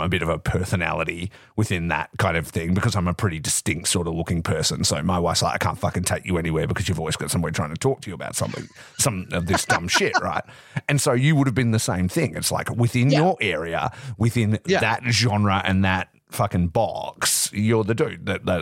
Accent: Perth, Western Australia, Australia; So I'm from Perth, Western Australia.

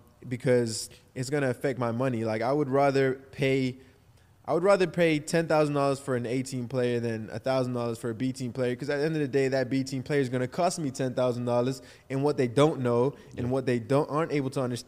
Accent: Baltimore, Maryland, United States; now in Florida, United States; which is why I moved out of my hometown in Maryland, moved to Florida.

